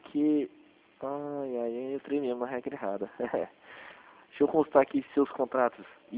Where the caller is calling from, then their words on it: Paraná, Brazil; Não, eu falo aqui da região metropolitana de Curitiba